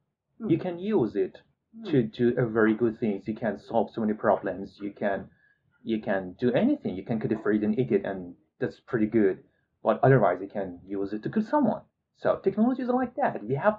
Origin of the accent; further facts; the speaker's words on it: Iran; English is a second language; You know, I'm originally from Iran